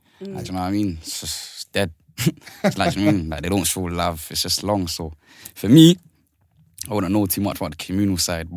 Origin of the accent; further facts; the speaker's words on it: Shepherd's Bush, London, United Kingdom; Shepherd's Bush, East Acton.